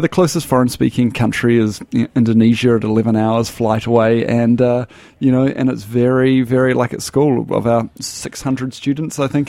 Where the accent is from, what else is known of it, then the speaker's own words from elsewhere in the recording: New Zealand; I'm from New Zealand originally.